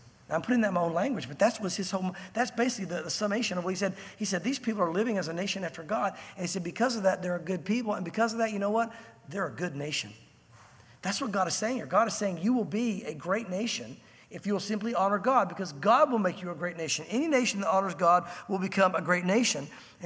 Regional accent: United States; I don't say that because I'm an American.

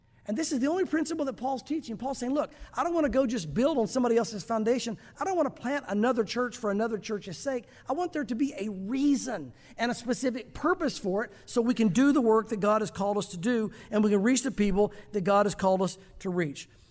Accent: the South, United States; Listen, I grew up in the South.

